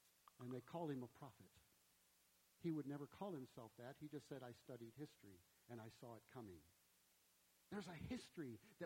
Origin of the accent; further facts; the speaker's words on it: Midwest, United States; Now, I was originally from the Midwest, so we had very clearly and decisive four seasons.